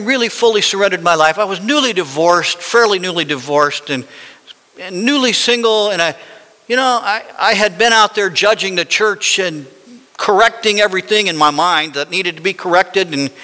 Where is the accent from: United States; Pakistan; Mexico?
United States; Las Vegas, Nevada; When I lived in Vegas, you all know this, when I lived in Vegas and I grew up in Vegas in the Lord and I spent all those years there